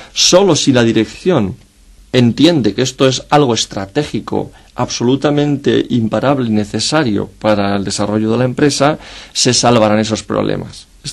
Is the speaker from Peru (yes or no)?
no; Spain; cosa que a mí, como español, me parece una aberración